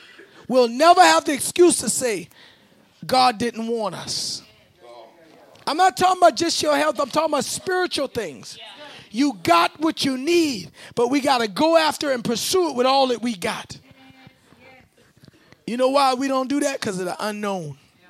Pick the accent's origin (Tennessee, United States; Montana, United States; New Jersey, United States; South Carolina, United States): South Carolina, United States; Charleston; This is where I was brought up. We eat like this. I'm from Charleston.